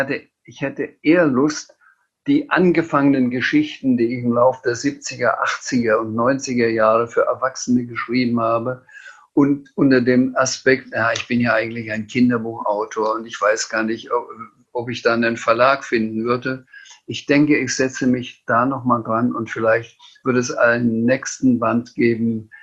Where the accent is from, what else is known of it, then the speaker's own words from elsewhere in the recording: Bavaria, Germany; accent: Franconian; trotz meiner fränkischen Mundart